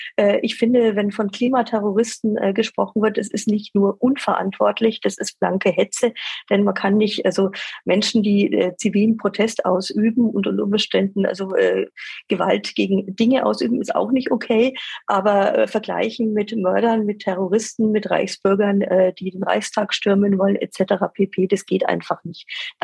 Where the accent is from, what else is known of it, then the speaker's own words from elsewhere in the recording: Nuremberg, Bavaria, Germany; Und für mich als Nürnbergerin ist die Sache natürlich ganz klar.